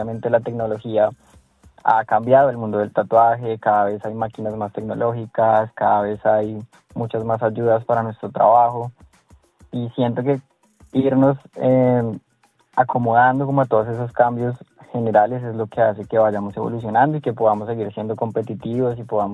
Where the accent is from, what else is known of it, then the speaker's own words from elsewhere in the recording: Colombia; now in Melbourne, Australia; soy colombiano, soy latino